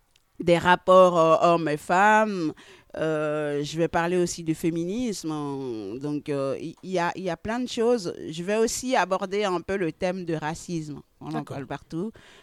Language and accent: French; Benin; je viens de Dahomey. Et puis, au Bénin, au-delà du fait que je sois née au Bénin et je viens du Bénin